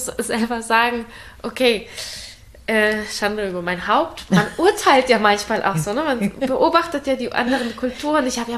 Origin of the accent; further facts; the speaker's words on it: Ukraine; ich komm aus der Ukraine